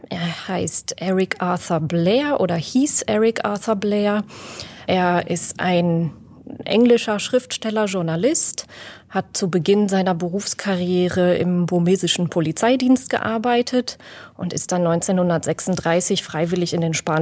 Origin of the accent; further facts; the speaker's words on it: Hagen, North Rhine-Westphalia, Germany; born there; also born or lived in Switzerland / Bavaria / Potsdam; now in Dresden, Germany; Gebürtig aus Nordrhein-Westfalen, aus Hagen, und ich war dann in ganz, ganz vielen Städten unterwegs. Also mich hat es auch mal in die Schweiz verschlagen, zwischenzeitlich nach Bayern, nach Potsdam und jetzt eben ins schöne Dresden.